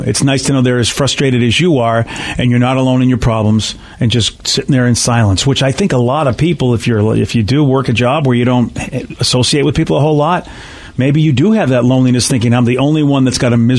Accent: Boston, Massachusetts, United States; growing up in the Boston area, home of Dunkin' Donuts

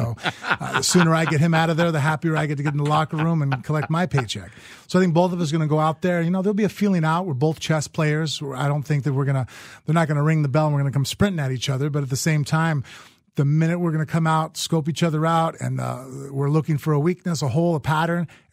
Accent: Las Vegas, Nevada, United States; I mean, I was born and raised in Vegas.

